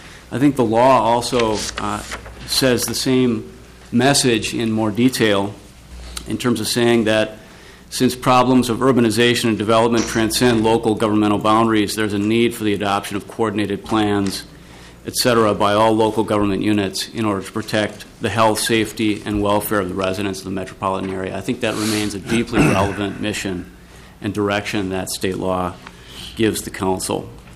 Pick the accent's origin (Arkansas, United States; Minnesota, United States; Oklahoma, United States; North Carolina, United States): Minnesota, United States; St. Paul; I was born in St. Paul, and I was raised to take seriously that working effectively together and investing in public goods like education are what have distinguished Minnesota since the mid-20th century.